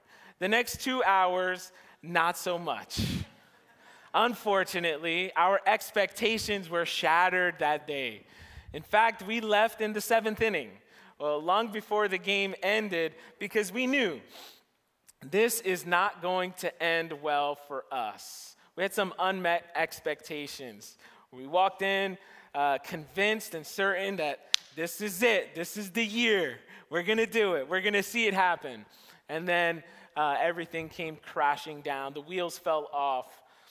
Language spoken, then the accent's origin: English; New Jersey, United States; If you didn't know, I'm from Jersey, so I'm rooting for New York teams.